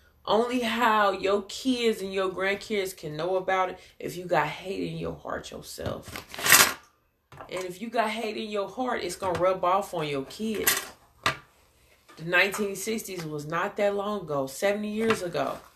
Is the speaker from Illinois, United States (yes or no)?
yes; Illinois, United States; Emmett Till. I'm from Illinois.